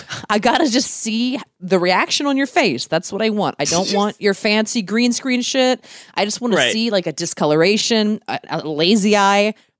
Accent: Glen Burnie, Maryland, United States; Like Severn Park, Glen Burnie. It's just south of Baltimore.

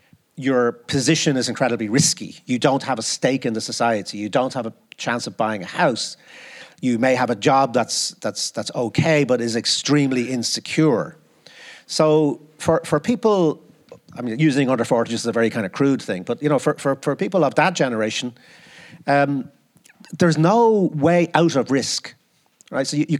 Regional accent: Ireland; we like to think of ourselves, you know, as the Irish are very adventurous, poetic, imaginative people.

